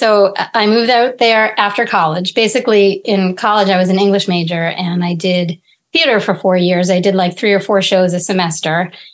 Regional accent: Medford, Massachusetts, United States; also born or lived in New York / New Mexico / California; Yeah, so I grew up in Medford and I went to college in Cambridge and then moved to New York, New Mexico, California, and then back to Massachusetts.

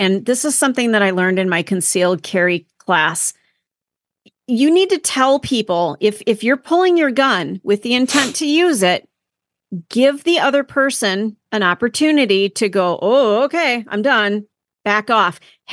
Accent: Minnesota, United States; now in Wisconsin, United States; And I'm from Minnesota.

